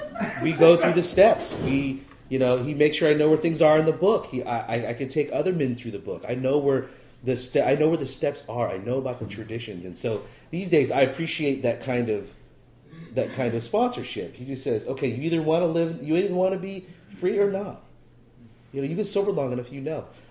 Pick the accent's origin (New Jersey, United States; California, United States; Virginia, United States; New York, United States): California, United States; Berkeley; also born or lived in Oakland; I was born in Oakland at Merritt Hospital. I think it's called Peralta now, right? And I grew up in Berkeley until I was two.